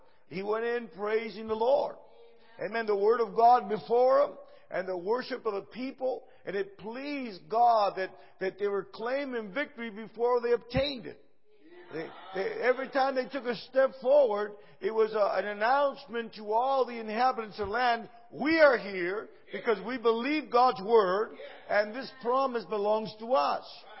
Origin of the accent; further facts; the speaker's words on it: Lorain, Ohio, United States; Now, I grew up here in Ohio, just a little town over here called Lorain, Ohio. I guess it's about 90 miles from here. I don't know. And I was born and raised, and my parents are from the island of Puerto Rico.